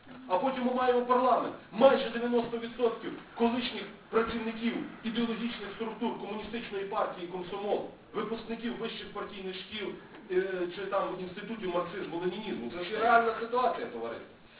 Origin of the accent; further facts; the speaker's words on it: Galicia, Ukraine; Так, ми, галичани, того не пережили.